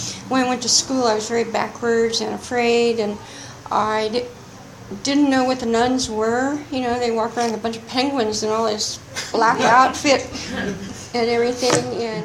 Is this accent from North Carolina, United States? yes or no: no; Sonoma, California, United States; I grew up in Sonoma, California, in the wine country, Napa, Sonoma, Mendocino. And it was a small town, like 2,000 people when I was growing up there